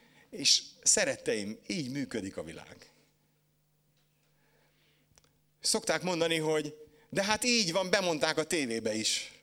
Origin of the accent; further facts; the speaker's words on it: Hungary; Én is magyar ember vagyok. Összeesküvés elméletekben nagyon jók vagyunk.